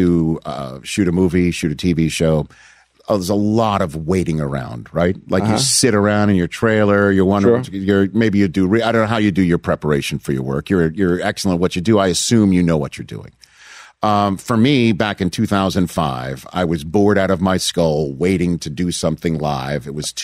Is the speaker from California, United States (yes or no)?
no; Staten Island, New York, United States; Well, I grew up in Staten Island rooting for the Jets.